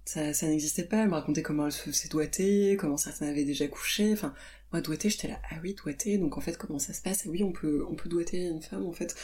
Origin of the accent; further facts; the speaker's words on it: Paris, Île-de-France, France; à 15 ans, j'avais pas le droit de sortir de chez moi à Paris pour, oui, encore une fois, enfin, aller sortir la poubelle ou acheter une baguette